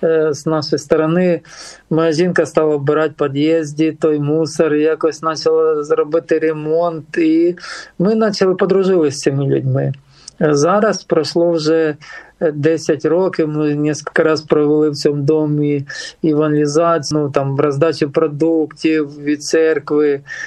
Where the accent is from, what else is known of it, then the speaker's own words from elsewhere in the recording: Donetsk, Donetsk Oblast, Ukraine; де узнали, що ми з Донецька, переселенці